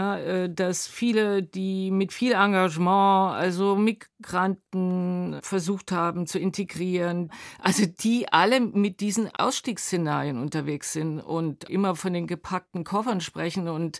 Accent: East Germany, Germany; Wir könnten ja als Ostdeutsche auch konstruktive Vorschläge machen, genügend.

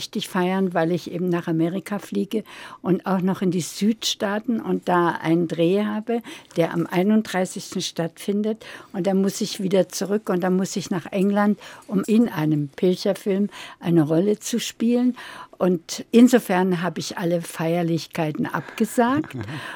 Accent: Bartelsdorf, Ústí nad Labem Region, Czechia; also born or lived in Chomutov; Nein, ich bin nur in Komotau geboren. Ah. Und wir haben dann auf einem Dorf gelebt. Das hieß Bartelsdorf.

